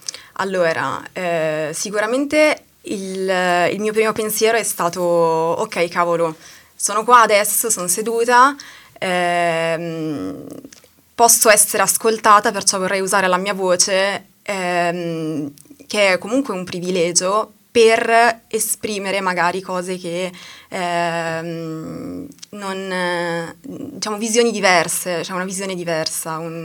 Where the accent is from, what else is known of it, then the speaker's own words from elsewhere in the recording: Saronno, Lombardy, Italy; also born or lived in Egypt; Io vivo a Saronno da sempre. È vero che sono nata in Egitto, però sono cresciuta a Saronno